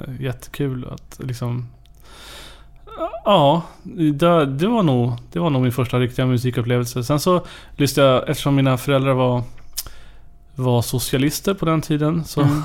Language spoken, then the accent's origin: Swedish; Gävle, Gävleborg County, Sweden; also born or lived in Upplands Väsby / Märsta / Sigtuna / Umeå; Jag föddes i Upplands Väsby, sen bodde jag i Märsta, Sigtuna, Umeå, Jokkmokk. Sen så flyttade vi till Gävle, bodde på 3-4 ställen där, men sen så blev jag kvar i Gävle så att säga.